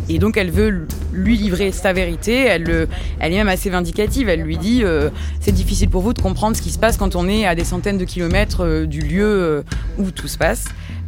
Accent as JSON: {"language": "French", "country": "France", "said": "moi, me surprend en tant que Français"}